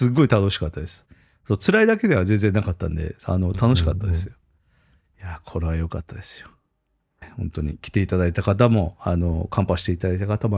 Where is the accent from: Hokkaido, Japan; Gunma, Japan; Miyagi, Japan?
Hokkaido, Japan; born there; 僕北海道生まれなんで、まあ、道民は大体優しいとかね